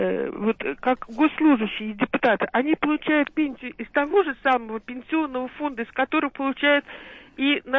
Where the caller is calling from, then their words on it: Dubna, Moscow Oblast, Russia; Я из Дубны